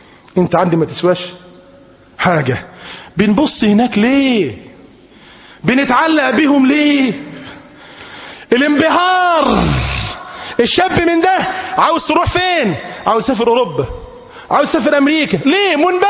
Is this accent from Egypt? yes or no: yes; Egypt; بلادنا مصر